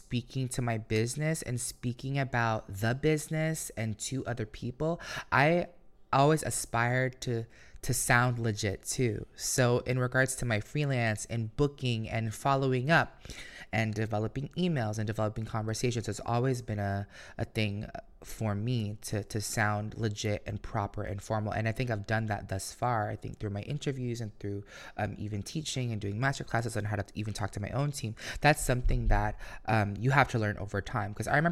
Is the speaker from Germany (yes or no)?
no; Philippines; because I grew up insecure. Like, how can I be be this credible source or this person. Because, you know, being Filipino, like, you need a diploma, you need a degree, you need a good job